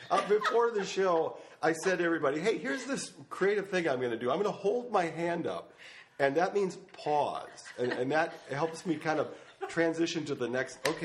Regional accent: Wisconsin, United States; We're from Wisconsin. We drink them big and fat.

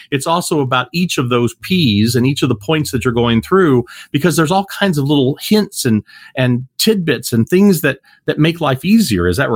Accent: Kentucky, United States; I mean, I grew up in Kentucky, and I know people literally in my circle of influence that don't even own a passport.

